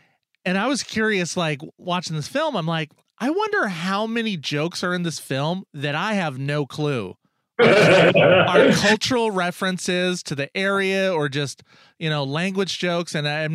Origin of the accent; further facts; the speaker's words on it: United States; okay, I'm American. So I'm very ignorant.